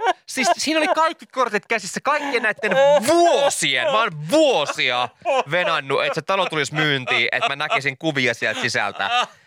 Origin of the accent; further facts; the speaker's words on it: Kirkkonummi, Uusimaa, Finland; Ja renkaanvaihtopiste sattuu olemaan käytännössä mun kotikylässä, mistä on kotosin. Tuolla niinku Kantviikin suunnalla Kirkkonummella.